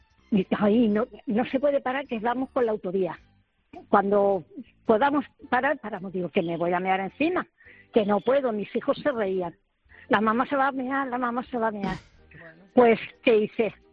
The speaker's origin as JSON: {"language": "Spanish", "town": "Elche", "region": "Valencian Community", "country": "Spain", "said": "somos de Elche"}